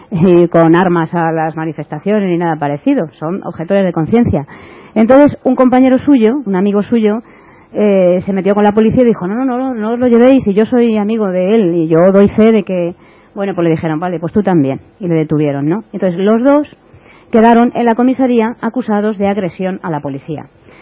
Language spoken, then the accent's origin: Spanish; Spain; nos veíamos los españoles por allí, había mucha gente